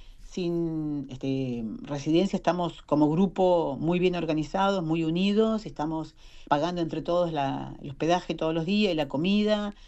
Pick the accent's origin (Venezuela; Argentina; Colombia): Argentina; Catriel, Río Negro; yo soy de Catriel y me gusta que mis alumnos vean un poquito esta parte del mundo